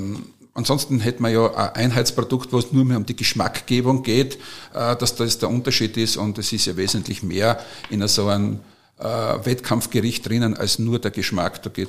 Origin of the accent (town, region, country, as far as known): Austria